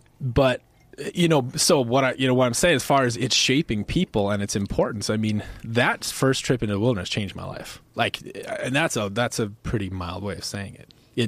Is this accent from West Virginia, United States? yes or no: no; Minnesota, United States; also born or lived in North Dakota; And I grew up in Minnesota, North Dakota, and my first wilderness trip was in the boundary waters of northern Minnesota.